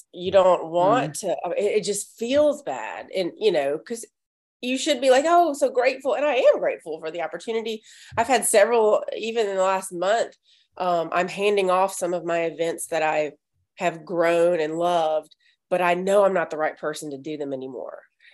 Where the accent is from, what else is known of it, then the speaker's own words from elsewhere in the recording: Mississippi, United States; I'm from Mississippi. And until the pandemic, that's where all my events were.